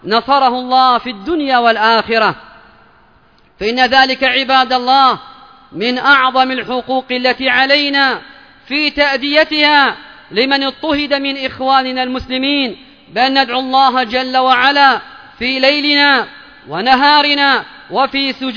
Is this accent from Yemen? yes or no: yes; Yemen